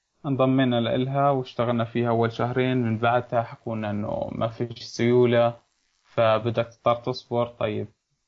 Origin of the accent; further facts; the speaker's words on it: Gaza Strip, Palestine; لأنه السوق اللي عندنا في غزة ما بتقدر تبني عليه